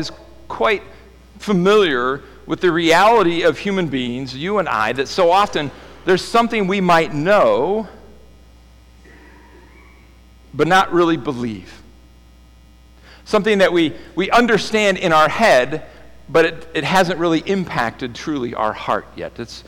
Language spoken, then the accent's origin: English; California, United States; I grew up in California around the Bay Area, and around there, we were San Francisco Giants fans, baseball, right?